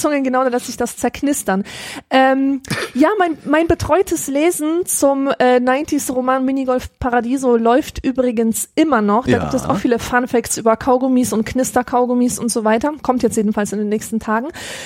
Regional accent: Grevenbroich, North Rhine-Westphalia, Germany; da sieht's ja aus, in dieser Stadt, exakt wie in Grevenbroich, wo ich aufgewachsen bin.

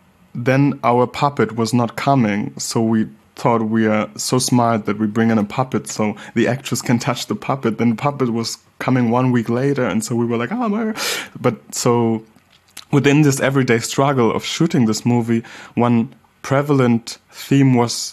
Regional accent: Hamburg, Germany; growing up in Hamburg, Germany, as a black child

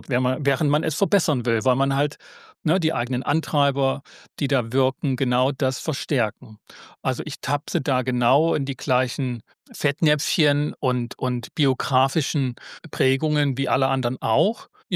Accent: Saxony, Germany; ich komme aus dem Erzgebirge

